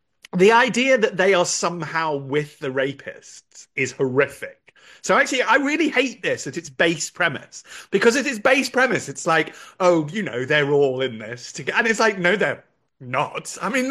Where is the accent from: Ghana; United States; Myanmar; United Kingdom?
United Kingdom; And I am equally harmed as a British person by the mass gang rape of little white girls